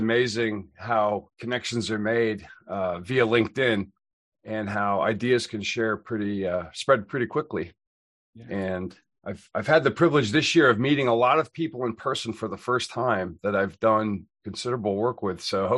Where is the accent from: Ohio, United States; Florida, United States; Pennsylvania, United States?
Pennsylvania, United States; Pittsburgh; also born or lived in Kentucky / Georgia / Germany; I was born in Kentucky, lived in Georgia, Germany, Kentucky again, and then I went to high school basically in Pittsburgh